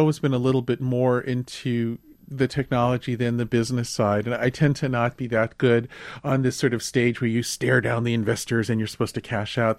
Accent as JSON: {"language": "English", "region": "the West", "country": "United States", "tie": "born or raised there", "said": "And I grew up in the West. I grew up in a town where people still wandered around with horses and rifles and shot each other now and then."}